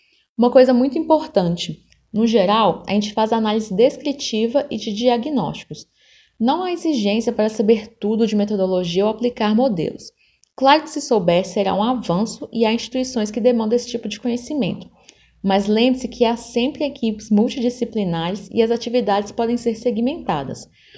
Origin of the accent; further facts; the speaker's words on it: Belo Horizonte, Minas Gerais, Brazil; sou de Belo Horizonte.